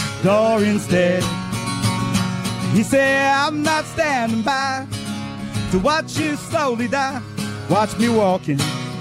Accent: New Zealand; moved away; originally I'm from New Zealand, but I'm from here, up the road, not far away.

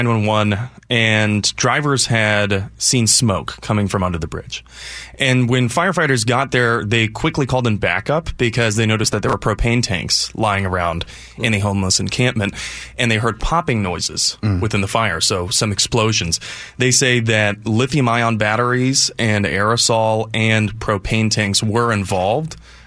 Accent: Columbus, Ohio, United States; I grew up in Columbus, so they're effectively the pro team around there.

